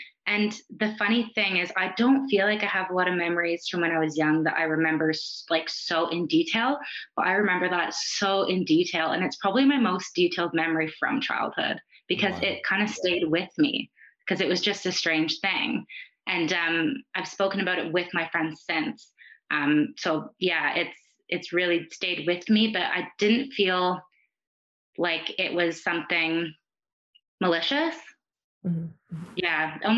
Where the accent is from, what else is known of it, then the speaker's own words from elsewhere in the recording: Canada; I grew up in Canada.